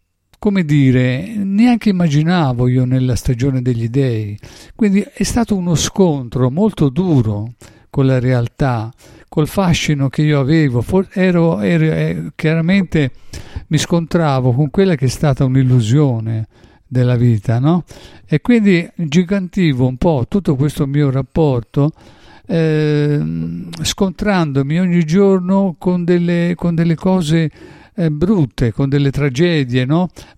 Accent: Sicily, Italy; now in Florence, Italy; mi sono trasferito dalla Sicilia a Firenze per vari motivi familiari

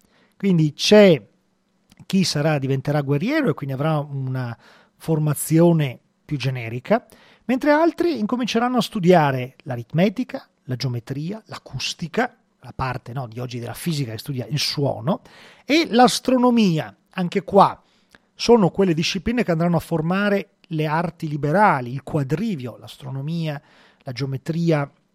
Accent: Veneto, Italy; pensate alla Repubblica di Venezia, siamo veneti

